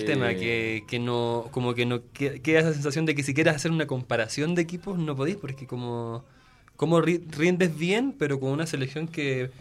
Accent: Chile; para como chilenos que somos

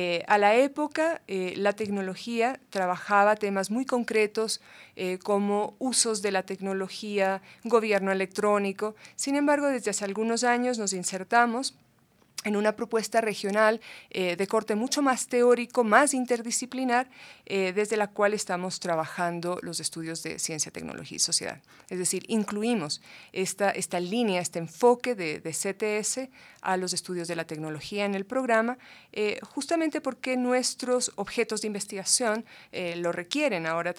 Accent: Ecuador; nuestra inserción como Ecuador, como academia ecuatoriana, más bien es muy reciente.

